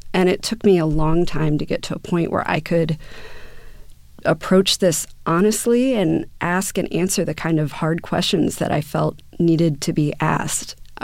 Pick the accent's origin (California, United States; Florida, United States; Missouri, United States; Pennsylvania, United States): Missouri, United States; St. Louis; I grew up in St. Louis, and when today would come on and you heard that opening music, it felt like you were transported to the center of the world where everything was happening.